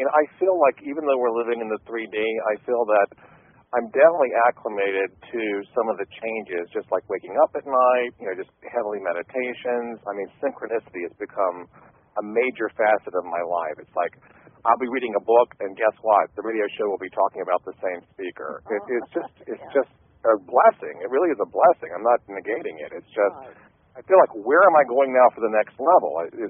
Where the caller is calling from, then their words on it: Connecticut, United States; Hello, I'm … from Connecticut.